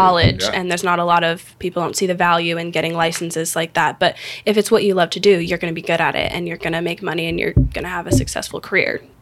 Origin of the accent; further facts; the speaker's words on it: Minnesota, United States; moved away; also born or lived in Arizona; I grew up in Minnesota. Been here for 10 years, though. Went to high school in Arizona